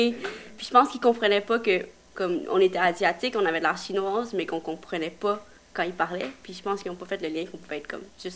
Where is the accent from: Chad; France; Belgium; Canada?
Canada; Quebec; accent: Quebec French; dès qu'ils commencent à parler avec moi puis qu'ils voient mon accent québécois, puis là, ils se rendent compte que je suis une Québécoise comme tout le monde.